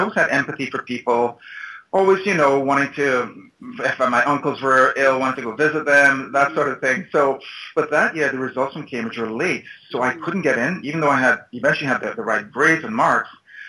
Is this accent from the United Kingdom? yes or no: no; Trinidad & Tobago; So I was born in Trinidad, of all places, and grew up here, did my high school education.